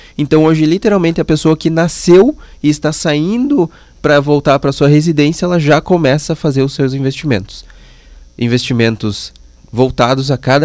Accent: Passo Fundo, Rio Grande do Sul, Brazil; É, daqui de Passo Fundo. Nascido e criado em Passo Fundo.

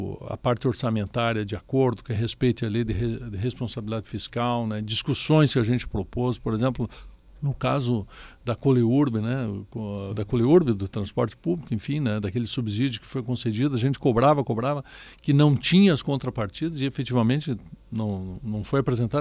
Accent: Lagoa Vermelha, Rio Grande do Sul, Brazil; Eu sou lá de Lagoa Vermelha, né?

